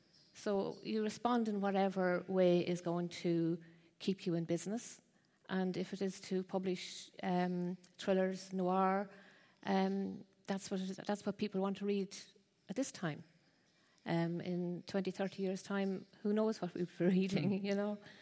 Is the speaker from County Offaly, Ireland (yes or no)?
no; Mullingar, Westmeath, Ireland; I'm from Mullingar in Ireland, which is right in the heart of the country.